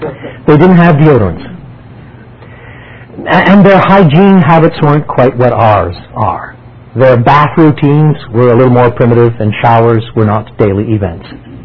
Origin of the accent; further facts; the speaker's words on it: Quebec, Canada; I was brought up in French Canada. I went into Northwest Saint Joseph in Montreal